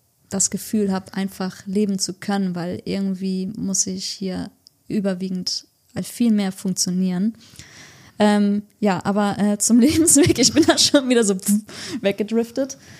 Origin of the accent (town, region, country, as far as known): Hamburg, Germany; born or raised there; also born or lived in Indonesia